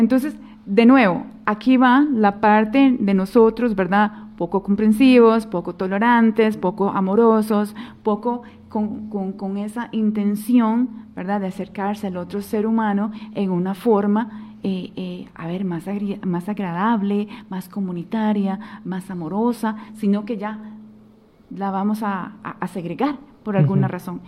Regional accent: Costa Rica; lo que nosotros como ticos diríamos la serruchada de piso

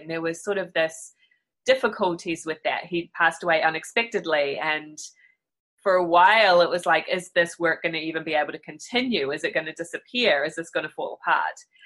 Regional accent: New Zealand; now in United States; So I am from New Zealand originally. I do now live in the United States.

